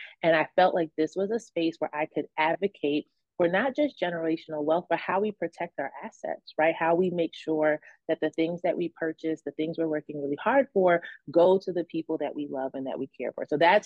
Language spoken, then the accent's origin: English; Brooklyn, New York, United States; I grew up in Brooklyn, in a pretty rough neighborhood full of immigrants